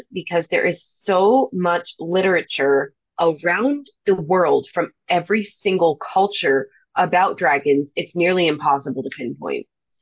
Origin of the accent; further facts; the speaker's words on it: United States; which is, of course, since we're from the United States, that's what we think of when we think of dragons.